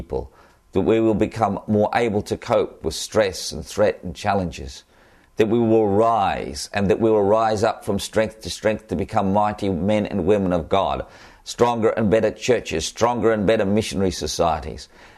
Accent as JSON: {"language": "English", "country": "Australia", "accent": "Australian", "said": "And as you can tell from my accent, I'm an Australian."}